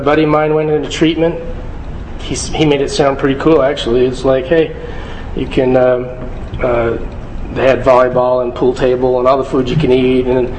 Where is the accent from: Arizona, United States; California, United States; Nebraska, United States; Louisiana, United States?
Arizona, United States; Tucson; Growing up in Tucson, I know what allergies are like.